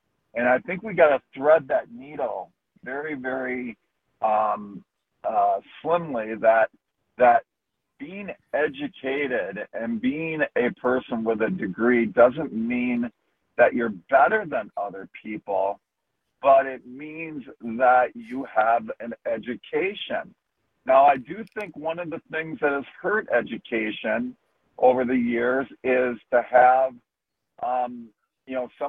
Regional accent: Wisconsin, United States; I grew up in a rural area of 2,000 people in Wisconsin

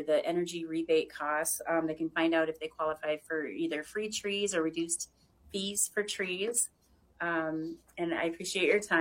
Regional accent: Minneapolis, Minnesota, United States; Yeah, I grew up in South Minneapolis, so I remember biking down the streets and having those huge tree canopies

